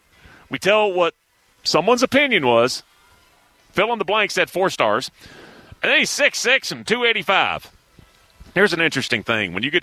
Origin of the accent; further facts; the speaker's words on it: Lawrenceville, Georgia, United States; The town I grew up in is in Lawrenceville, Georgia.